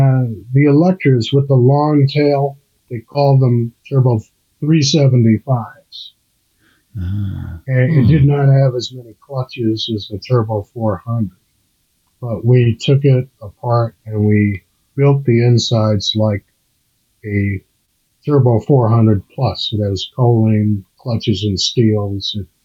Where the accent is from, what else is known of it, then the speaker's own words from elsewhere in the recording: Brooklyn, New York, United States; Only because when I was very young, growing up in Brooklyn, New York, my neighbor had a 1959.